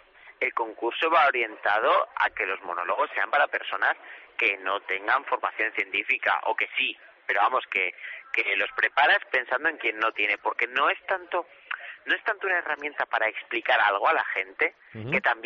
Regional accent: Santander, Cantabria, Spain; No, yo soy de Santander.

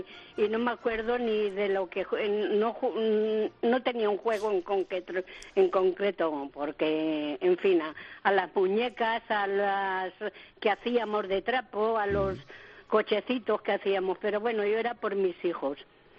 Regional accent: Castilla-La Mancha, Spain; También soy de La Mancha.

